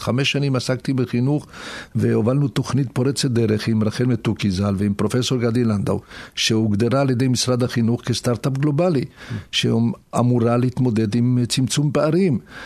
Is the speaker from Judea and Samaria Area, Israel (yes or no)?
no; Kiryat Haim, Haifa District, Israel; אני חייתי, גדלתי בקריית חיים, אני קשור רגשית לקריית חיים, ילדיי נולדו שם